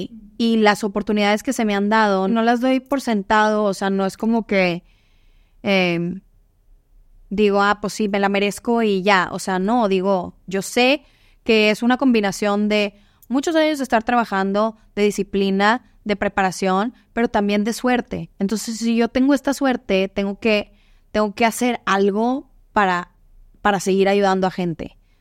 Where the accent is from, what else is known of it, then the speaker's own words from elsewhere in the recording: Monterrey, Nuevo León, Mexico; moved away as an adult; now in United States; soy de Monterrey. No es como que no soy mexicoamericana, o sea, yo soy 100% mexicana, nacida y crecida en México y pues llevo poco tiempo en Estados Unidos relativamente.